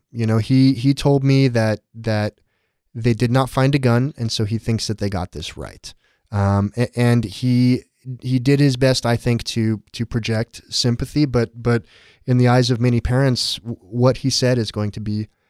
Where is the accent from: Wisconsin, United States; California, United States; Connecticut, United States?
California, United States; San Diego; I mean, I grew up in San Diego. When I was 11, when I was 10, there were two shootings at schools maybe 10 miles or less from where I went to school within 3 weeks.